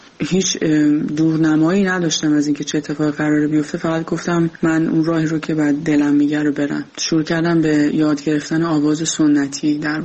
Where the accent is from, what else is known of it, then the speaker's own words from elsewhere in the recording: Iran; now in France; به محض اینکه ما از ایران اومدیم به کشور فرانسه